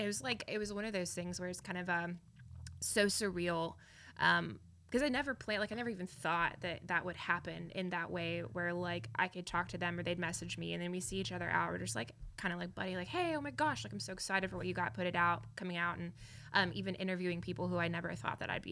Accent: New Albany, Indiana, United States; So I grew up in New Albany, which is just right on the other side of Louisville, Kentucky.

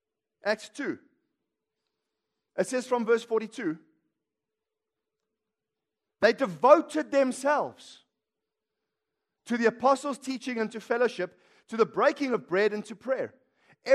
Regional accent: Johannesburg, Gauteng, South Africa; So I said, it doesn't matter. I'm from Johannesburg. That's all you need to know.

